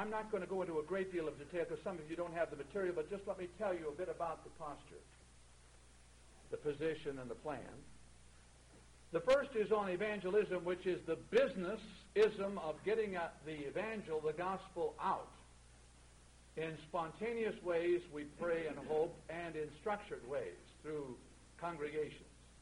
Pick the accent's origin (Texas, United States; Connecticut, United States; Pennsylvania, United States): Pennsylvania, United States; Pittsburgh; as I grew up in Pittsburgh with Dr. Klotz